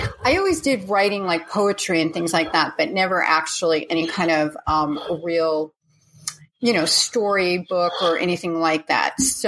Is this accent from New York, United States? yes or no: yes; New York, United States; When I was about 13, I'm originally from New York, and they had a contest at my school, and it was citywide.